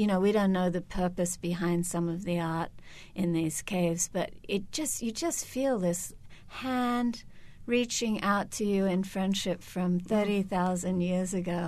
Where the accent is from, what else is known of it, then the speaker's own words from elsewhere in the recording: Australia; growing up in Australia